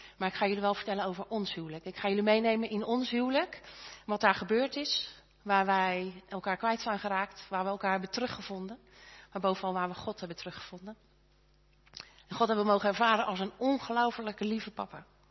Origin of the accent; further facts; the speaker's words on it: Katwijk, South Holland, Netherlands; born there; Ik ben geboren in Katwijk, gezin met 3 meiden. Ik was de middelste.